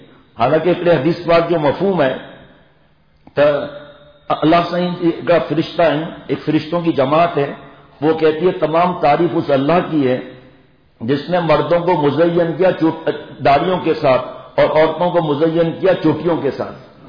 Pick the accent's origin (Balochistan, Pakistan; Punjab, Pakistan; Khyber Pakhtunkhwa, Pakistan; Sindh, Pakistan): Sindh, Pakistan; also born or lived in Karachi; ہم بھی گاؤں کے رہنے والے ہیں جناب, اصل میں تھرجا رہنے والا ہوں, بیپور خاص کا دیا خبر ہے نا, نوکوٹ نوکوٹوں کے دیا تھر, اصا ہوتے جا رہنے والا ہوں, کراچی میں جی پیدائش ہے